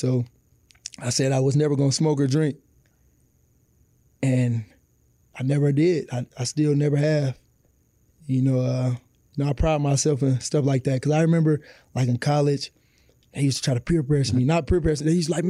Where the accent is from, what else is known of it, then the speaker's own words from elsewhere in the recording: Detroit, Michigan, United States; because it was Detroit. It was my hometown.